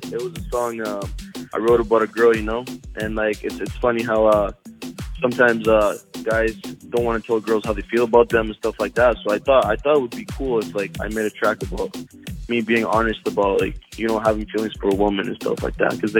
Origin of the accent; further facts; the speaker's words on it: Mexico City, Mexico; I'm from Mexico City, born and raised in Mexico City, bro.